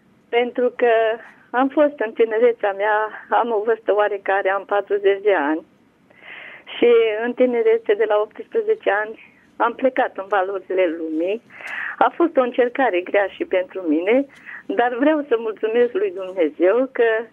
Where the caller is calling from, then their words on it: Onești, Bacău County, Romania; Sunt de la Onești.